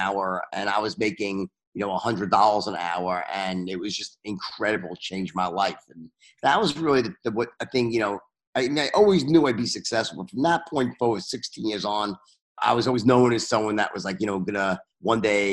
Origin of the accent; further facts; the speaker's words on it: Bayside, New York, United States; So I'm from Bayside, Queens. Son of two accountants, middle class family, lower middle class, probably, I guess you could say.